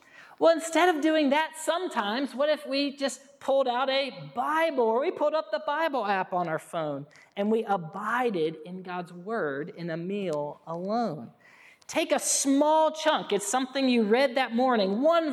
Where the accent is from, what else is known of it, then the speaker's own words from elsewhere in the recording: Alabama, United States; I'm from Alabama. I'm an Alabama football fan.